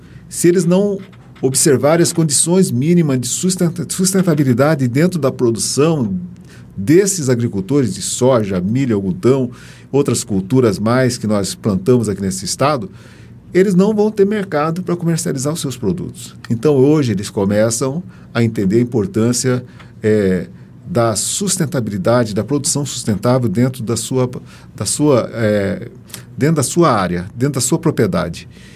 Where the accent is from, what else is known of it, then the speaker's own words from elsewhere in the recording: Pantanal, Brazil; Eu cresci no Pantanal.